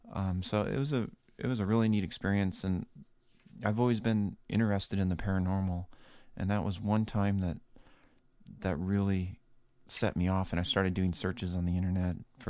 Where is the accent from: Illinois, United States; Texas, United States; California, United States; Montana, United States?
California, United States; I'm from California.